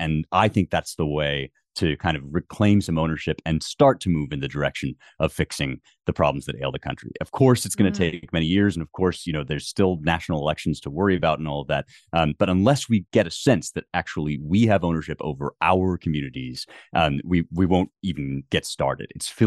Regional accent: United States; when it comes to politics, I am an American.

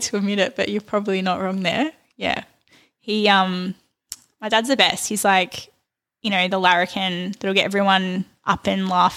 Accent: Hoppers Crossing, Victoria, Australia; So we grew up in Hoppers

